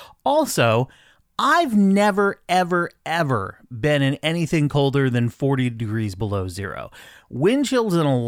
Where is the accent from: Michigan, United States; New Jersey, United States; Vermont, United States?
Vermont, United States; Now, I grew up in Vermont, where it's much, much colder on a normal winter than it is, say, in Kentucky.